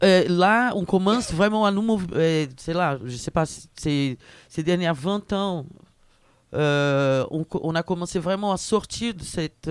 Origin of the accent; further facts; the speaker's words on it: Brazil; French is a second language; Mais ce que je ressens en tant que brésilienne